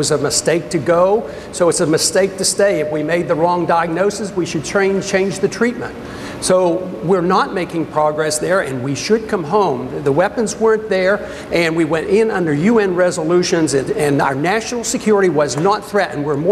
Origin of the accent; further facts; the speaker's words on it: Texas, United States; I'm a congressman from Texas, serving in my 10th term.